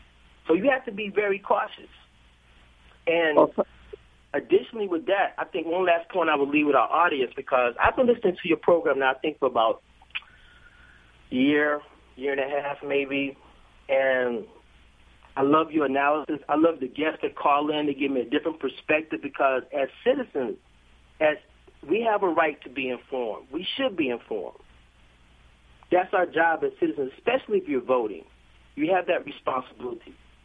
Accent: United States; because I am an American citizen, born and raised, you have a right of freedom of speech.

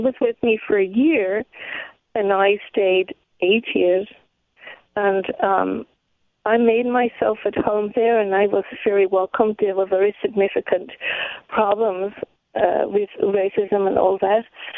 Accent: London, United Kingdom; born there; moved away; So I left. I was born in an industrial slum in London, and I left there when I was

